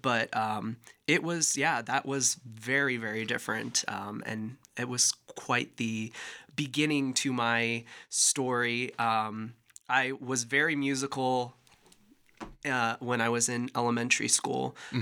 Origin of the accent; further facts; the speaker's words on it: Walcott, Iowa, United States; Well, I actually grew up right outside of Davenport in Walcott, which has the world's largest truck stop, as many of our listeners know.